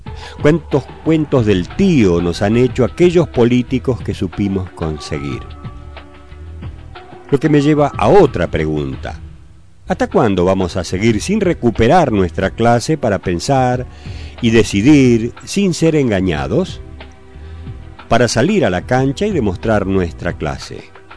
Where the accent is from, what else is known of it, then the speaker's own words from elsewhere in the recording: Argentina; que tal vez piensen que así somos los argentinos.